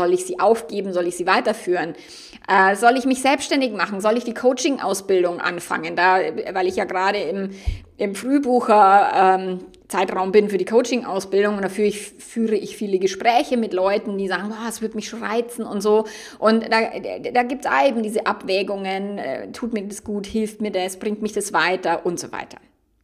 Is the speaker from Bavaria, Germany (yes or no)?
yes; Bavaria, Germany; Also ich glaube, bei uns in Bayern schon immer nur, da heiraten wir heute gefälligst